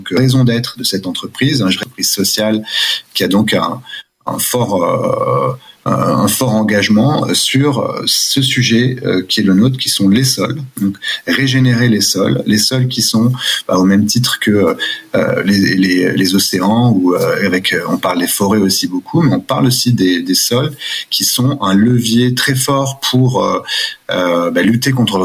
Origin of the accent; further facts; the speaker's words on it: Nice, Provence-Alpes-Côte d'Azur, France; À Nice, en effet, ben, c'est ma ville natale. Donc, c'est un retour aux sources.